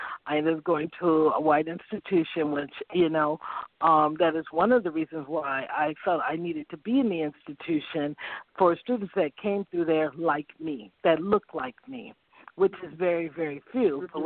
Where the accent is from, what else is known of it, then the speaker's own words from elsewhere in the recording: Jackson, Michigan, United States; born there; also born or lived in Phoenix; I lived in Phoenix. I was born in Michigan, in Jackson, Michigan, and went to school in Detroit.